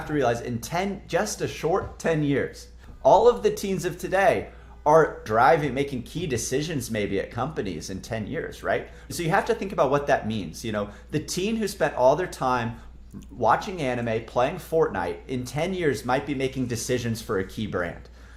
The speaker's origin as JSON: {"language": "English", "town": "Atlanta", "region": "Georgia", "country": "United States", "tie": "born or raised there", "said": "I was born and raised in Atlanta, right in the city. And so I've spent, of course, 30 years of my life in and around Atlanta."}